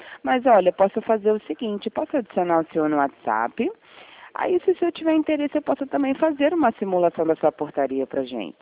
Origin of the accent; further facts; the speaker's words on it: Rio de Janeiro, Brazil; now in Sorocaba, Brazil; porque eu sou carioca, né? E tô morando aqui em Sorocaba já faz um tempinho.